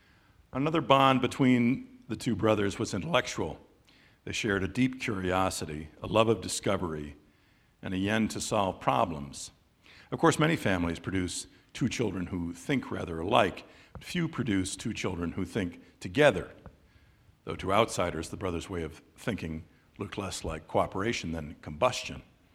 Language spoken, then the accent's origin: English; Detroit, Michigan, United States; I grew up around Detroit, and like many people here, probably went to Greenfield Village